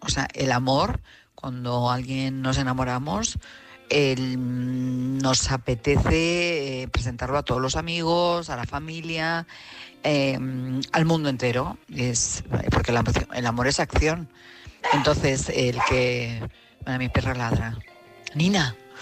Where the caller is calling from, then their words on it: Madrid, Community of Madrid, Spain; de Madrid.